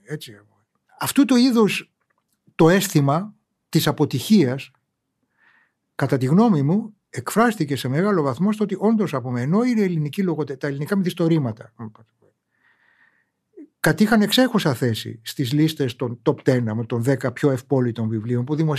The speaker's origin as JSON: {"language": "Greek", "country": "Greece", "said": "εγώ ντρεπόμουν από έξω ότι είμαι Έλληνας"}